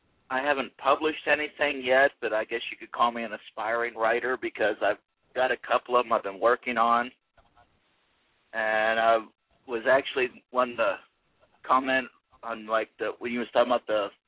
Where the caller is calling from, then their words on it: Oklahoma, United States; I'm calling from Oklahoma.